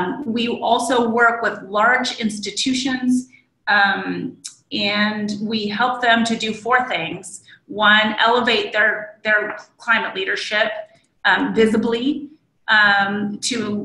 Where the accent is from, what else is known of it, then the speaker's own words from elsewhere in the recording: California, United States; I am from Orange County, California, Southern California, and I see there's at least one person from SoCal on the phone.